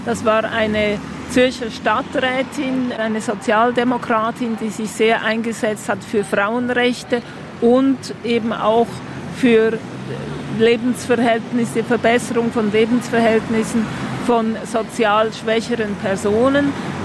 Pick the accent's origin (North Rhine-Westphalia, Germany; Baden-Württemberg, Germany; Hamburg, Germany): Baden-Württemberg, Germany; Lörrach; born there; geboren in Lörrach. Ich bin 58 Jahre alt.